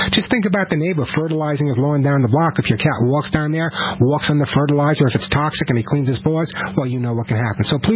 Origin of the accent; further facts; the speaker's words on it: Long Island, New York, United States; when I was growing up on Long Island, all of my friends had cats